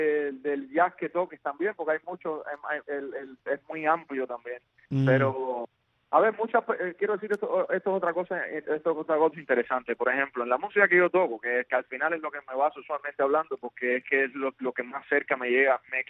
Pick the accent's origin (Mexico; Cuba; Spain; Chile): Cuba; now in United States; hasta la música timba con la que yo también crecí en Cuba en los 90